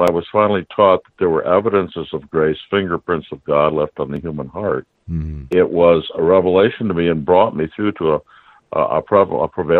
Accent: the North, United States; now in Kentucky, United States; I was raised in the North. I'm a Yankee, but now I live in Kentucky.

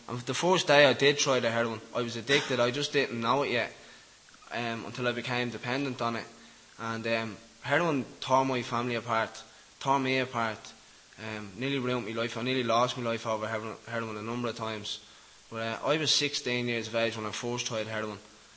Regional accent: Dublin, Leinster, Ireland; As you were being told, you probably know from my accent, I'm from Dublin. I grew up a Roman Catholic.

